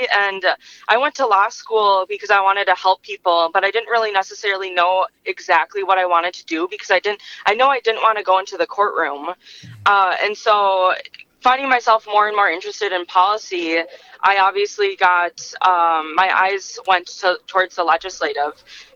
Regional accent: Hugo, Minnesota, United States; I grew up in Hugo, now I live in Forest Lake.

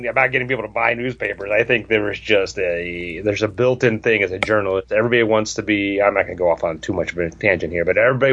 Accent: United States; now in Florida, United States; I'd go to Australia tomorrow if they let me, but I'm American. I can't even leave Florida right now.

